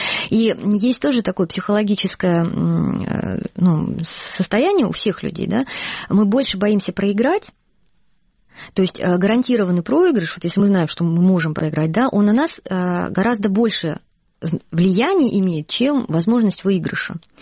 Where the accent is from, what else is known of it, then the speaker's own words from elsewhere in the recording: Crimea, Ukraine; когда мы приехали из Крыма, мы приехали под Киев